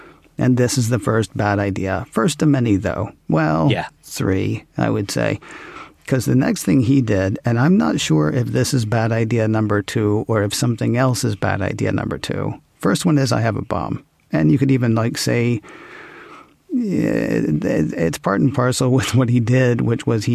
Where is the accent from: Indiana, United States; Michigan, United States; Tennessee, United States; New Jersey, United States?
Tennessee, United States; Nashville; I grew up in Nashville, so yeah, you've got me, like, partly. I'll always root for them, you know, because they're my hometown team